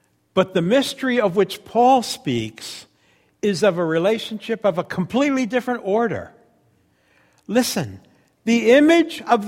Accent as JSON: {"language": "English", "region": "New York", "country": "United States", "also_born_or_lived": "Florida", "accent": "New York", "said": "In 1962, my family moved from New York, you can hear my accent, to Florida."}